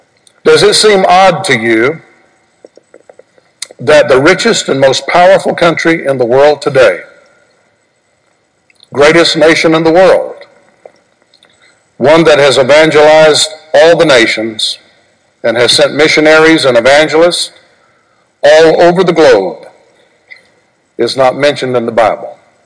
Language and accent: English; United States; born there; Thank God that I was born in America. There's nowhere like it.